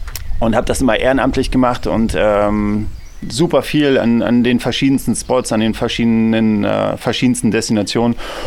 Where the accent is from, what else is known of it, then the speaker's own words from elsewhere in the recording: Berlin, Germany; Ich komme eigentlich aus Berlin